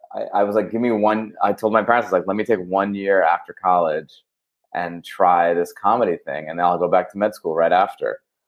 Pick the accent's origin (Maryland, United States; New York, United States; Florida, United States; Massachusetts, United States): New York, United States; And we're also both from Long Island, so we know all the same places.